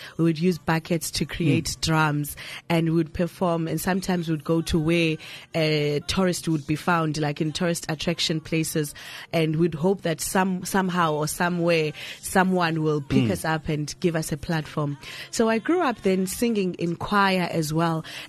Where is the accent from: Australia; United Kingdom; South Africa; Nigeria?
South Africa; Port Elizabeth, Eastern Cape; born there; now in Johannesburg, South Africa; I was born in Port Elizabeth. Now I stay in Johannesburg.